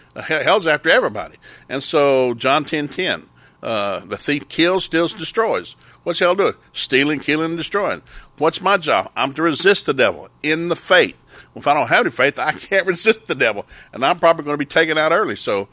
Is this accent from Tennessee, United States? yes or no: yes; Tennessee, United States; When I grew up in East Tennessee, you had to graduate with a C average.